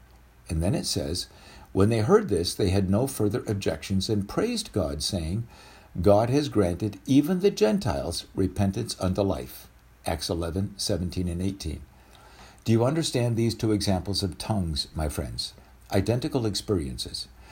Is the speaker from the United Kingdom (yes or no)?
no; Haiti; because I grew up in Haiti, so I'm fluent in Haitian Creole.